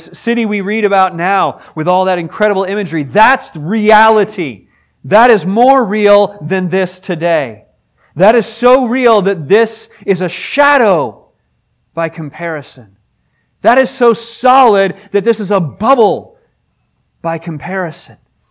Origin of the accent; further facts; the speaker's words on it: Pittsburgh, Pennsylvania, United States; I am from the Steel City, Pittsburgh, named after its great steel industry.